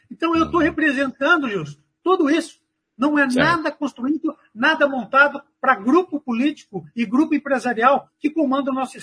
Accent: Cornélio Procópio, Paraná, Brazil; os valores, os princípios que eu fui criado em Cornélio Procópio, né? Lá aí no Nortão do Paraná, sou pé vermelho, com muito orgulho

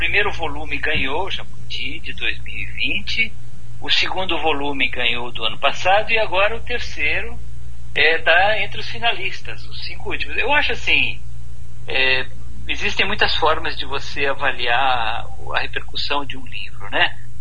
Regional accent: Maringá, Paraná, Brazil; moved away as an adult; Eu saí de Maringá, né, para fazer jornalismo em Curitiba em 1976. Mas o que pouca gente sabe é que eu comecei a minha atividade jornalística ainda em Maringá.

